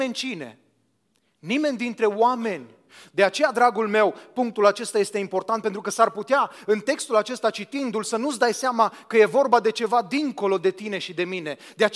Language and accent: Romanian; Romania; Am crescut la Dunăre și asta pot să vă confirm.